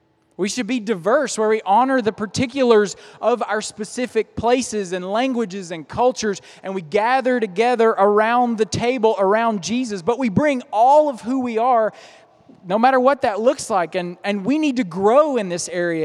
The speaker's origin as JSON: {"language": "English", "region": "Appalachia", "country": "United States", "moved": "as an adult", "said": "I'm from Appalachia, so all I ever understood about money was that it always went out of our hometown. It never stayed in, and I'm part of the brain drain. I mean, I left at 18 and got out because there weren't opportunities there."}